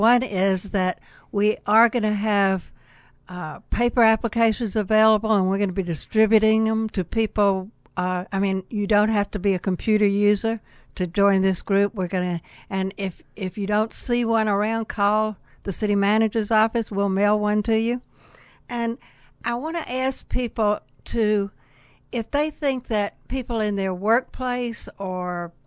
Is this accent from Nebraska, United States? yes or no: no; Mississippi, United States; Well, I grew up in Mississippi in the 50s.